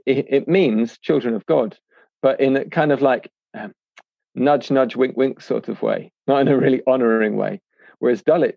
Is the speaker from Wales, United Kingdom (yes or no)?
yes; Wales, United Kingdom; So I'm from Anglesey, which is a small island off Wales